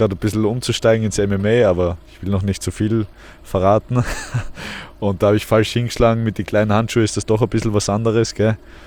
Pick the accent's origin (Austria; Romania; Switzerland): Austria; Tyrol; Wir sind eigentlich Tiroler. Ich bin nur so halb dort aufgewachsen.